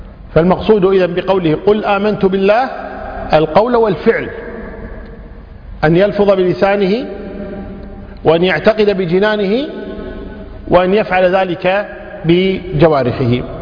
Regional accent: Kuwait; عندنا بالكويت أبو الزوجة شو نسميه؟

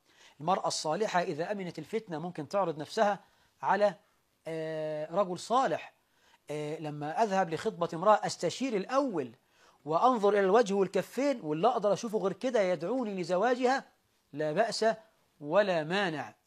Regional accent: Egypt; عندنا في مصر

